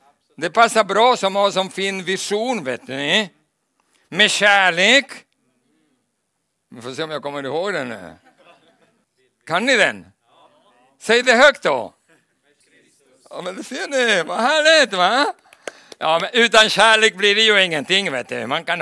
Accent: Chile; moved away as an adult; Så jag föddes i Chile och växte upp där. Och kom till Stockholm för att studera till musikpedagog på musikhögskolan.

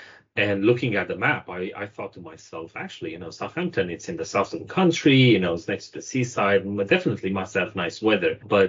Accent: Romania; back home, I'm originally from Romania. I mean, from a small town next to the capital.

